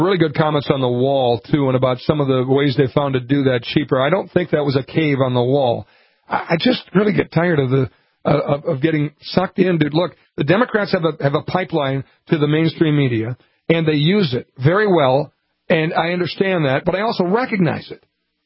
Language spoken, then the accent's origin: English; Montevideo, Minnesota, United States; My hometown is Montevideo, and we'd go to the lake in Minnewaska, and that was between Starbuck and Glenwood, so we'd always go through Benson.